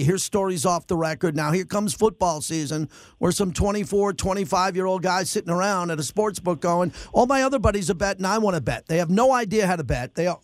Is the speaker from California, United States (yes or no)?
no; New York, United States; Everything that's happening in New York right now is a disaster. I mean, a disaster, and I'm a New Yorker, and I love New York.